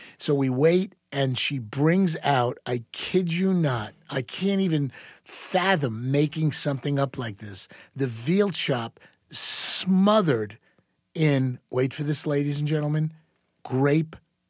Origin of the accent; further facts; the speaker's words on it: New York, United States; Well, you know, being a very proud New Yorker, a lot of us think that New York is the greatest city in the world